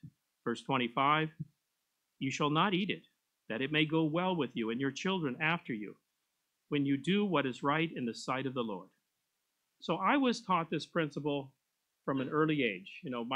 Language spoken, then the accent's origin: English; Pasadena, California, United States; I grew up in Pasadena, California. But as a city boy, I was impressionable because I'd always lived in a city